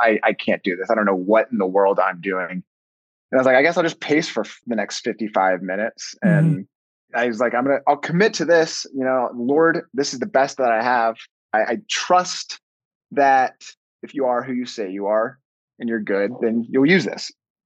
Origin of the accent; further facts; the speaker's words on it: the South, United States; I grew up in the Bible Belt of America. And so all my best friends were Protestant.